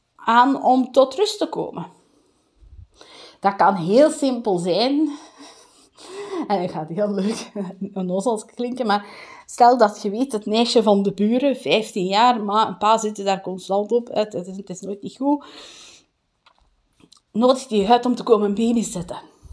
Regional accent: Limburg, Netherlands; born there; weg uit Limburg. Niet dat Limburg slecht is, maar ja. Maar weg uit de mentaliteit van waar ik geboren ben.

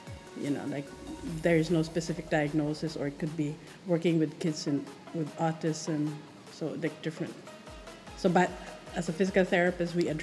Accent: Lianga, Caraga, Philippines; Like I know where I grew up in Lianga, there are certain area that they're mountainous, right?

